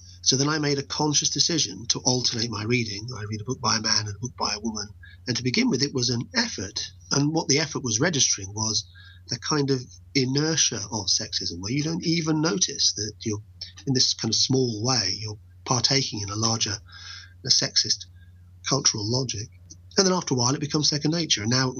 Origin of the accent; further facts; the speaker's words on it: England, United Kingdom; I'm not exactly dead, not technically dead, but, you know, I'm English, so I'm almost there.